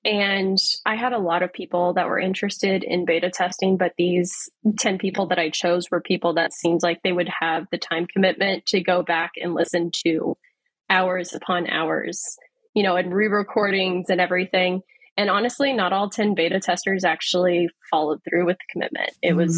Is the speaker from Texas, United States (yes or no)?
yes; Texas, United States; now in Boston, United States; I was from Texas and I stopped saying y'all when I moved to Boston.